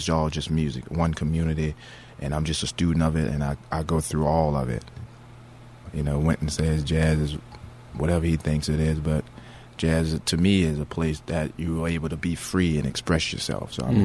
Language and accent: English; New Orleans, Louisiana, United States; That's a street that I grew up on in New Orleans in the Treme neighborhood.